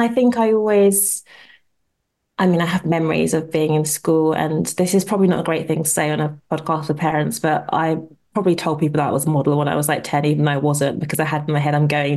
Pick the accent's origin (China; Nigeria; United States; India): Nigeria; my parents are Nigerian, I'm Nigerian, and she was very, that Nigerians are quite proud.